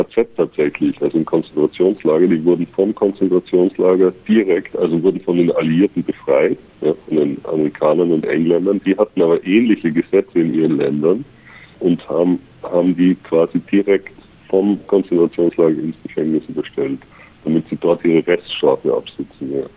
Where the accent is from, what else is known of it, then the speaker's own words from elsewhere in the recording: Austria; ich bin ja aus Österreich